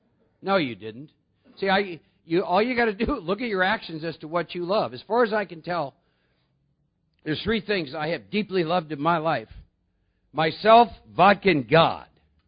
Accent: Iowa, United States; I'm not a bad man. I was born and raised in Iowa. I was raised with good values. Norwegian people.

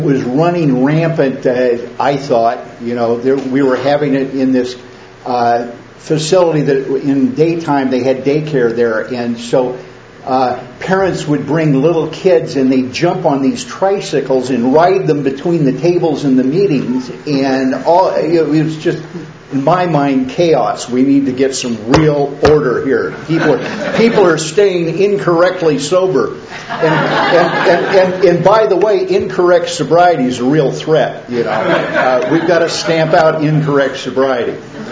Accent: Indianapolis, Indiana, United States; The first time I've been here, I'm from Indianapolis.

